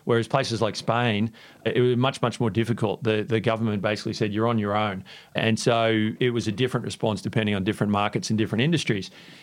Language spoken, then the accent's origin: English; Queensland, Australia; I grew up in Queensland.